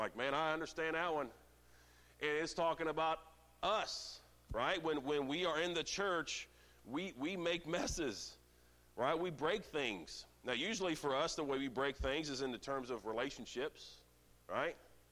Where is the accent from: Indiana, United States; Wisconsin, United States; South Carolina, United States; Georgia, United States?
Indiana, United States; So I don't know, I grew up in Indiana on a farm.